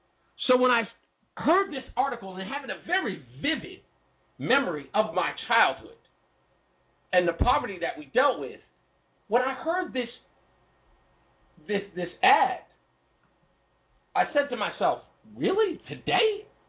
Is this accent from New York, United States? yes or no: yes; Queens, New York, United States; And all my life growing up in Hollis, Queens, my mother was on food stamps.